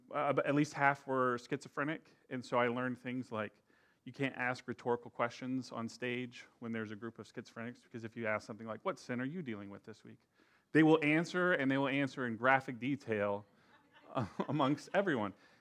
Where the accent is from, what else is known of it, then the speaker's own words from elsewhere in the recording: Round Rock, Texas, United States; You know, we grew up in Round Rock, and I thought that was small.